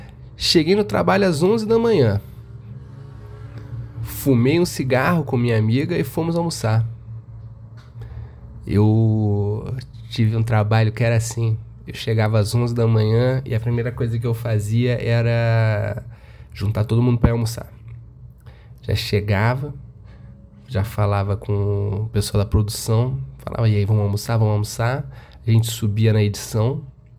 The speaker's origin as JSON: {"language": "Portuguese", "town": "Sete Lagoas", "region": "Minas Gerais", "country": "Brazil", "tie": "born or raised there", "said": "fui para minha cidade natal, Sete Lagoas, Minas Gerais"}